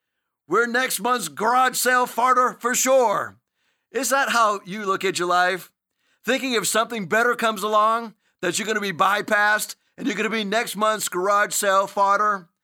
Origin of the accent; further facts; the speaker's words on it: New England, United States; because I'm from New England, I've been to the place where this Cheers supposedly came up with the idea of their location.